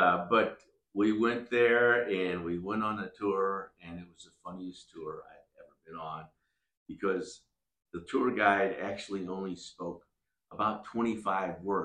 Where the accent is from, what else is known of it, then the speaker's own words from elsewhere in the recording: Alabama, United States; because I am from Alabama